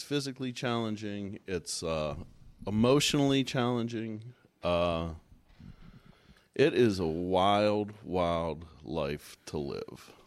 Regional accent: Irwin, Pennsylvania, United States; Yeah, I'm from Irwin, Pennsylvania.

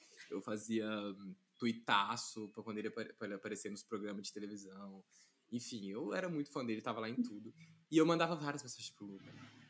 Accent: Pitangui, Minas Gerais, Brazil; now in Belo Horizonte, Brazil; Eu sou de Pitangui, que é uma cidade aqui no interior de Minas. Fica umas 2 horas e meia de BH.

